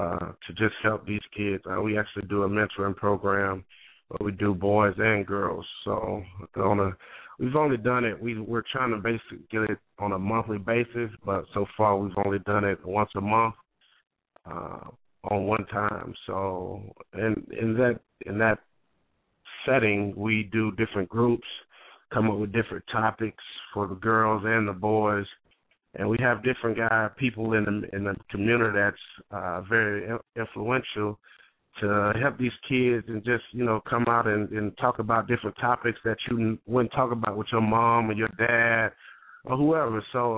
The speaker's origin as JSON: {"language": "English", "town": "Belgrade", "region": "Montana", "country": "United States", "tie": "born or raised there", "said": "growing up in Belgrade, it's a very small city, and football is very predominant there."}